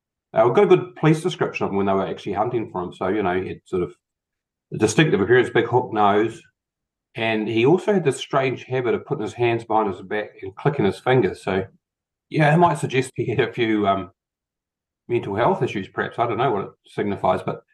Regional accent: Canterbury, New Zealand; I come from South Canterbury, and my great-grandparents were pioneer farmers in the Mackenzie country

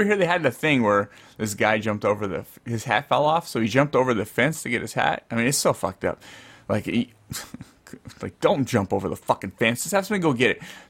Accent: California, United States; now in Fresno, United States; Like when I grew up in the Bay Area, I grew up around Great America. We were able to go within 2 miles.

